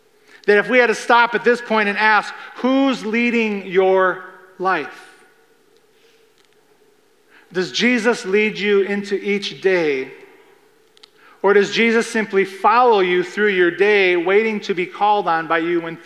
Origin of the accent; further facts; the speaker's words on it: Midwest, United States; Growing up in the Midwest, we would get these thunderstorms where everything would be going crazy